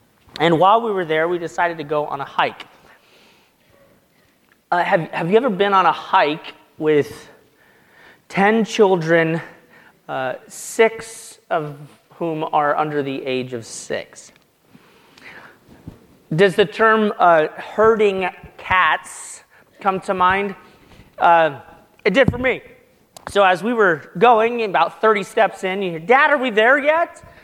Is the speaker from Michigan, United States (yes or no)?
no; Denver, Colorado, United States; I grew up in Denver, Colorado, surrounded by mountains. I now live very near Sun Valley